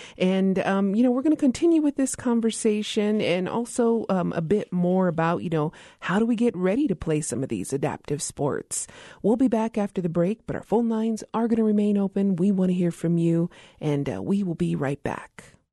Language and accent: English; Isleta Pueblo, New Mexico, United States; from Isleta Pueblo.